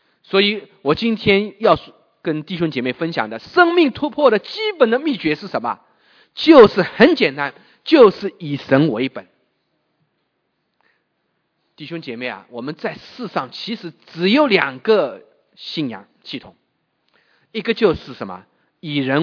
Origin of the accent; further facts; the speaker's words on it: China; 就像我们大陆啊，我来自大陆的，以前学做来风做好人好事，我现在学耶稣做好人好事。